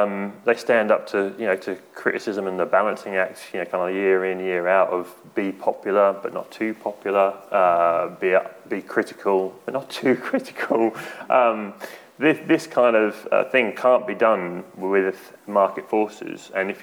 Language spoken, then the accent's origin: English; Australia; now in United Kingdom; When I moved to the UK from Australia and I had to pay the licence fee, I was outraged.